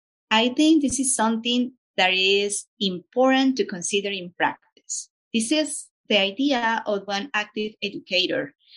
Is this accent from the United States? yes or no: no; Colombia; English is a second language; Yeah, and growing up in Colombia, we never reflect about several cultures.